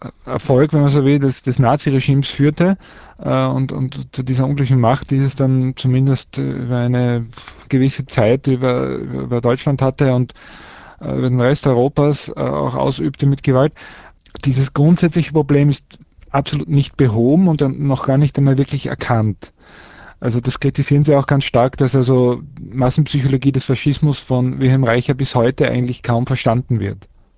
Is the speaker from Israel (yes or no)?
no; Austria; Also ich bin Österreicher, kenne mich da nicht so aus mit dem Deutschen.